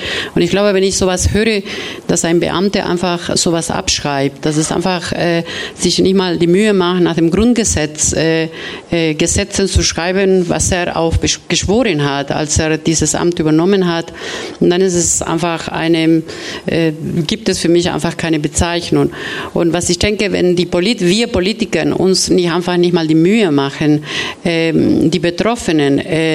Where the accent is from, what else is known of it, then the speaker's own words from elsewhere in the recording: Argentina; Ja, genau, ich komme aus Argentinien.